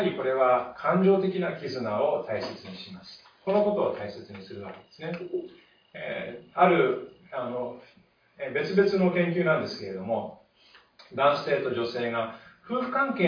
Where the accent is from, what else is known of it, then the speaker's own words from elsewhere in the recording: Nagano, Japan; also born or lived in Tohoku; 私は東北で小学校に上がるまでいて、そして長野県が一番長いんですけれども、どちらも雪国で、